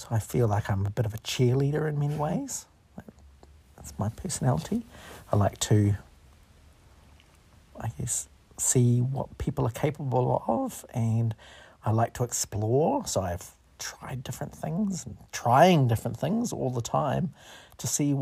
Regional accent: New Zealand; born or raised there; also born or lived in India

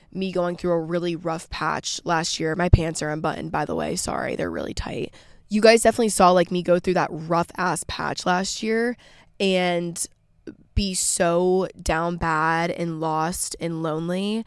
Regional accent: Georgia, United States; I'm back in my hometown in Georgia. I've been up here for like 3 weeks now.

